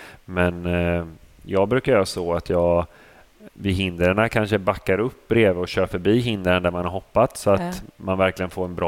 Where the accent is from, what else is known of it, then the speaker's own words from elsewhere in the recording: Motala, Östergötland, Sweden; Jag kommer från Motala Vadstena från början.